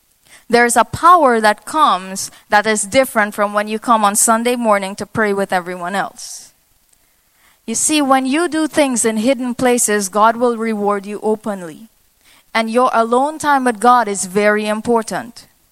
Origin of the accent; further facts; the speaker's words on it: Trinidad & Tobago; trini, but you probably wouldn't understand me. So I'll try my very best. I hope you understand my accent.